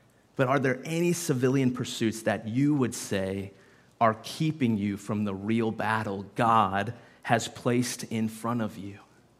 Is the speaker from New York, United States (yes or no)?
no; Kansas City, Missouri, United States; Now, I said earlier, I'm from Kansas City. We love KC.